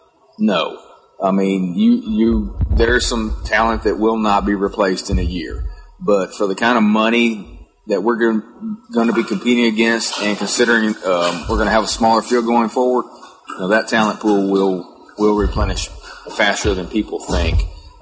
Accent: Texas, United States; Growing up in Texas and around tournament fishing, that's really all I've ever known from the time I was 13 on. Now we reside in East Texas, down at Lake Sam Rayburn

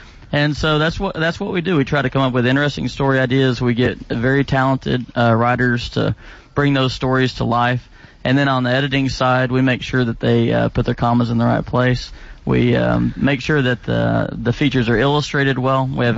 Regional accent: Wichita Falls, Texas, United States; born there; also born or lived in Houston / Granbury; I was born in Wichita Falls, Texas.

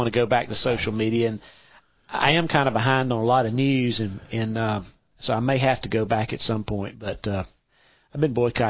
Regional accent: Charleston, United States; But, you know, when I was born in Charleston, we lived there

